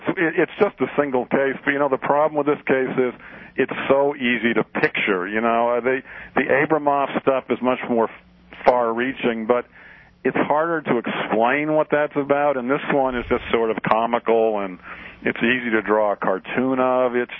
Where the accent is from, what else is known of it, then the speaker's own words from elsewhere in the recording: New Orleans, Louisiana, United States; dude, I come from New Orleans.